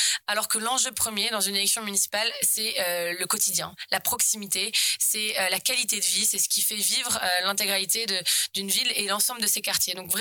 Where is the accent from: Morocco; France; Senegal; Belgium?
France; Rouen, Normandy; j'ai 35 ans, je suis maman de 3 enfants, de 3 petits-enfants. Je suis née à Rouen, j'ai grandi ici, j'ai fait toute ma scolarité.